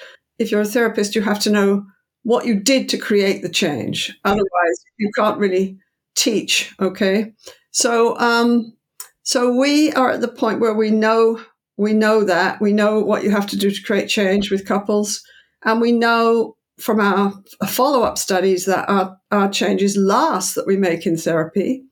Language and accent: English; Canada; You know, I'm small, you know, I'm small Canadian female. We're quite polite in Canada.